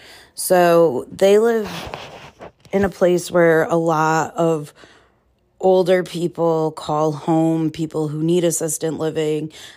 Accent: Northeast, United States; I grew up not in the South, but in the Northeast in a small town.

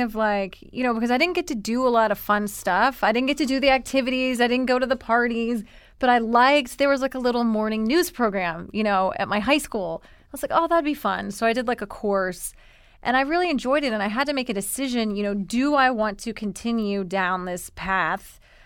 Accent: Columbia, South Carolina, United States; accent: southern; So Columbia, South Carolina. Ooh. Had that good old, like, thick southern accent from the cackalack, as we say.

